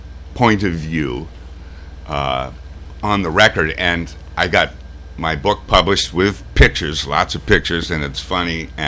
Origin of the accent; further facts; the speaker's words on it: Minnesota, United States; I grew up in Minnesota, so I like the northern temperate